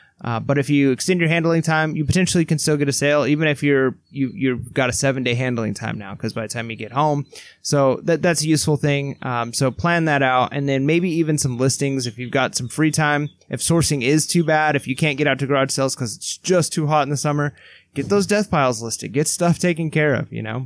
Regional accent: Switzerland; English is a second language; This will look weird to you guys because I'm from Switzerland

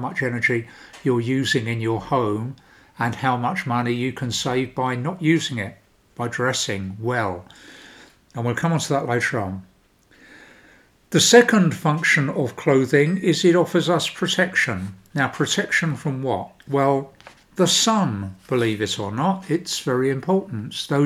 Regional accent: London, United Kingdom; I come from South London, so I have long vowels.

